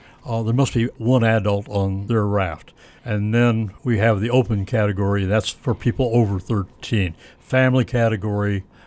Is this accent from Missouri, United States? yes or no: yes; Hannibal, Missouri, United States; born there